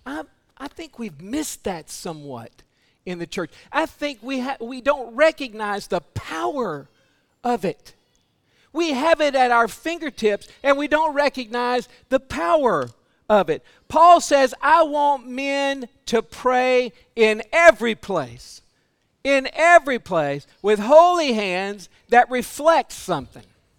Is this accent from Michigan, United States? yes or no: no; Port Arthur, Texas, United States; When I was a child, 6 or 8 years old, the churches that I grew up in Port Arthur, Texas, were very concerned about the children